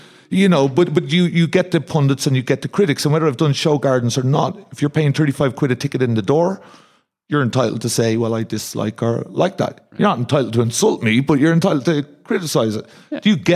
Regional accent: Ireland; Apparently, I, as an Irishman, don't take that very well at all

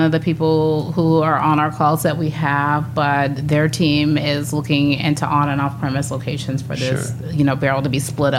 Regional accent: Los Angeles, California, United States; I'm from Los Angeles.

